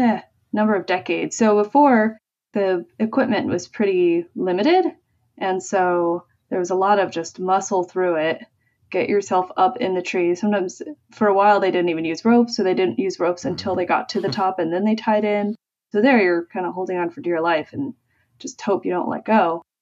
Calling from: United States; Well, I'm speaking from the United States

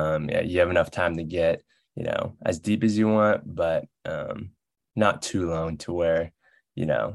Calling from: California, United States; I'm calling in from California, the Bay Area right now.

